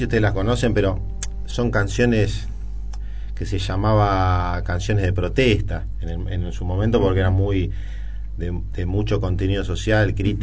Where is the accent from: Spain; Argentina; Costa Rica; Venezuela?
Argentina; Vicente López, Buenos Aires Province; soy de Vicente López, nací en el año 83.